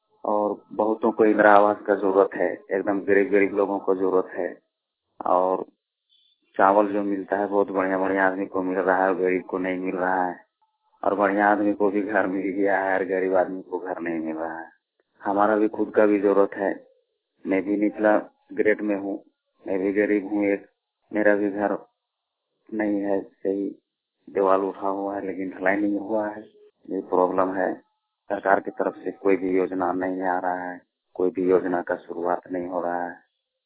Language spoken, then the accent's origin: Hindi; Jhirki, Jharkhand, India; मैं झिरकी का रहने वाला हूँ, पोस्ट कथारा, जिला बोकारो से हूँ। मेरा ब्लॉक गोमिया पड़ता है।